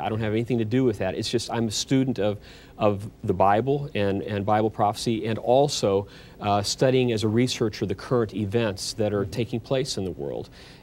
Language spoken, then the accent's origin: English; United States; Well, obviously, I'm an American here in the United States.